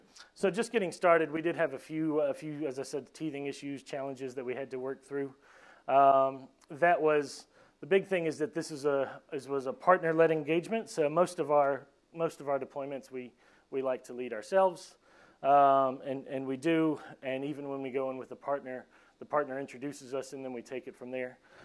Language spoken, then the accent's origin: English; United States; So myself as an American, we kind of joke often about that.